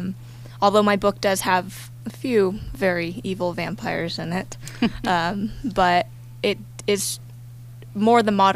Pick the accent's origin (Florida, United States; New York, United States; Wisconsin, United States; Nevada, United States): Nevada, United States; Reno; also born or lived in Truckee; I was born here in Reno.